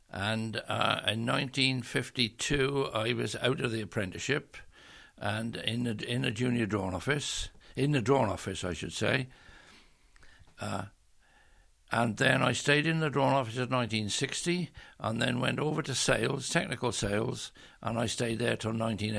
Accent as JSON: {"language": "English", "town": "Gloucester", "region": "South West England", "country": "United Kingdom", "tie": "born or raised there", "also_born_or_lived": "South Wales", "said": "I was born in South Wales. My father was a driver on the Great Western Railway and eventually moved into Gloucester in about 1942."}